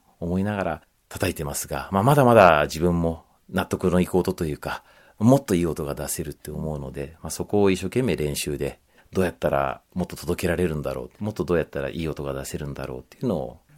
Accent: Yokohama, Kanagawa, Japan; also born or lived in Tokyo; now in Fujisawa, Japan; 横浜で生まれ育って、で東京っていうものすごい便利な大都会で生活をしてきて

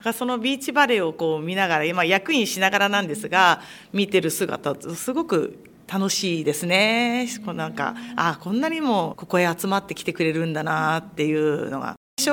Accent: Fujisawa, Kanagawa, Japan; 私は出身が御所見地区なので、今は湘南台在住なんですけど、まあ、御所見行くと、あ、田舎だなって思いつつ、この田舎さがすごくいいなっていう。

